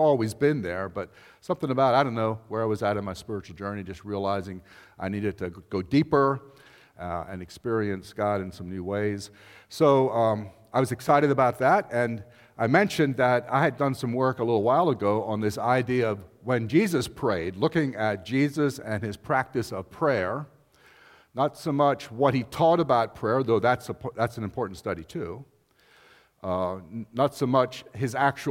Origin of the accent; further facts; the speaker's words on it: Pennsylvania, United States; my wife and I are Lancaster County born and raised people. And so there's a few of you we've known before because we're all from Lancaster County. And so we spent 20 years or so outside of the county in ministry, as far away as Nigeria.